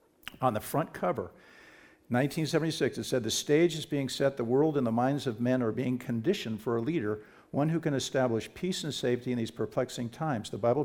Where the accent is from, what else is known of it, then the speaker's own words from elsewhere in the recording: East Coast, United States; I was from the East Coast, and I was a little skeptical about stuff like that.